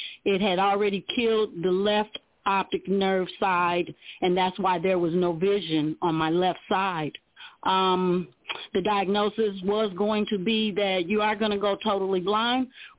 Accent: Indianapolis, Indiana, United States; My hometown is Indianapolis, Indiana, capital city here in the Midwest states. Graduated from Arsenal Tech High School.

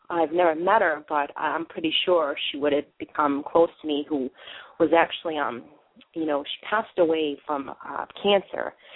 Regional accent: Boston, Massachusetts, United States; now in Maine, United States; I'm originally from Boston, but I lived up here in Maine to make some films.

